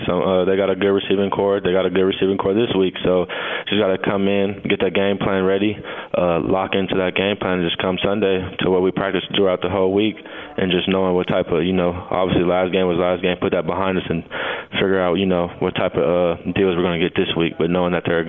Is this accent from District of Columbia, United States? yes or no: no; Arizona, United States; That's my brother. We went to the same high school. We're both from Arizona.